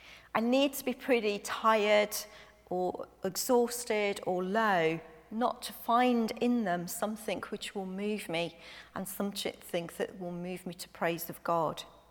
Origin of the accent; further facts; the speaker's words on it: Birmingham, West Midlands, United Kingdom; now in Carlisle, United Kingdom; I come from Birmingham, it's a big city. You see lots of tower blocks, you don't see hills.